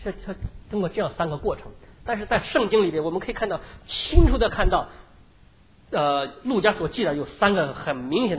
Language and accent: Chinese; China; 就跟我们中国人一样，中国叫蛮夷，是外，那是外邦的地方，那叫做地极了。我们中国叫做中国，是中心的地方，我们才是中心。